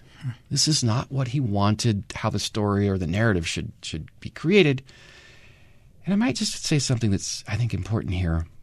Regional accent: Maine, United States; And I grew up in Maine in the 1980s and I'm in high school

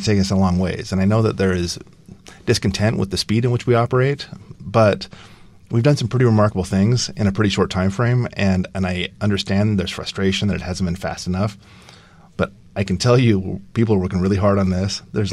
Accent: Logan, Utah, United States; I'm a native Utahn. I grew up in Logan, Utah, right in the headwaters of the Great Salt Lake system.

